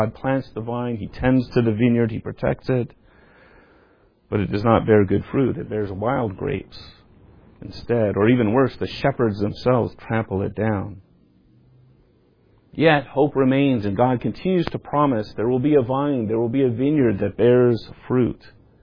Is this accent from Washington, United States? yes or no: yes; Seattle, Washington, United States; Not a drizzle like where I grew up in Seattle.